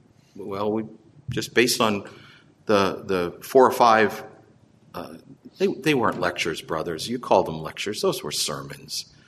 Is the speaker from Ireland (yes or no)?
yes; Ireland; Look, I'm Irish. I can do that, you know.